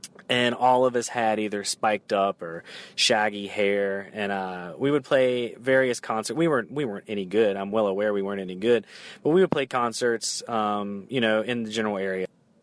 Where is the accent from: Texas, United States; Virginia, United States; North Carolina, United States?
Virginia, United States; Clifton Forge; I'm from Clifton Forge, Virginia. To be more specific, I'm from a little community that's just outside of Clifton Forge.